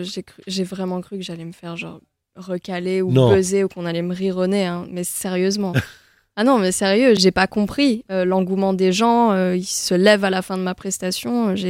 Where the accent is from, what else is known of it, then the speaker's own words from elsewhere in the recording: Allauch, Provence-Alpes-Côte d'Azur, France; Mais j'ai grandi à Allo, à côté de Marseille. Donc, c'est une petite commune. Et voilà, j'ai grandi là-bas